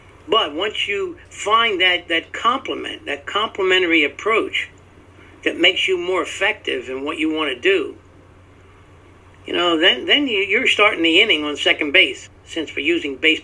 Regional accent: Ireland; I guess being Irish was an ideal start for that kind of unpredictable approach.

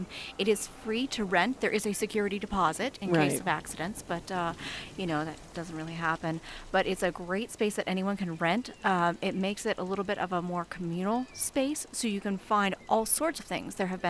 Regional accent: Chesapeake Bay area, United States; I'm from the Chesapeake area.

